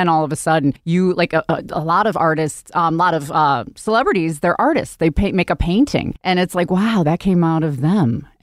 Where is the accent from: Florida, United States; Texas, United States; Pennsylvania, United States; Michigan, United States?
Pennsylvania, United States; Philadelphia; I'm taken more seriously because I'm from Philly.